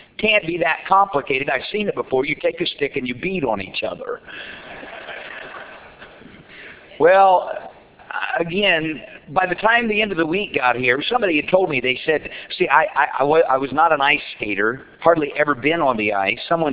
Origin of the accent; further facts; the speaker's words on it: Indiana, United States; I was about 11 or 12 years of age. I grew up in Indiana where it gets cold and icy and snowy.